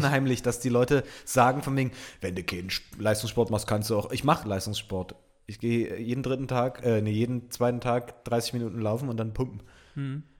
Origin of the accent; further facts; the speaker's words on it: Dresden, Saxony, Germany; now in Münster, Germany; Ich wohne und studiere inzwischen seit ein paar Jahren in Münster, aber gebürtig komme ich aus Dresden und zwar genau wie Julius, der es in Folge 72 erwähnt, auch aus Niederwarder. Zumindest habe ich den Großteil meiner Kindheit und komplette Jugend da verbracht.